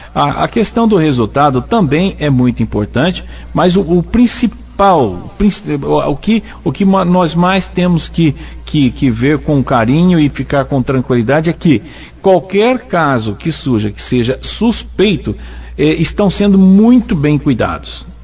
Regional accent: Bandeirantes, Paraná, Brazil; Nasci ali na Boa Pastora, sou daqui de Bandeirantes, minha família toda aqui em Bandeirantes, o povo é daqui, a minha empresa é daqui.

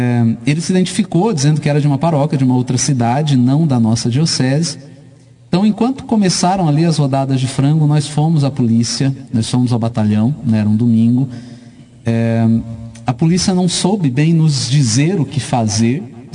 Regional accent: Andirá, Paraná, Brazil; eu sou natural de Andirá

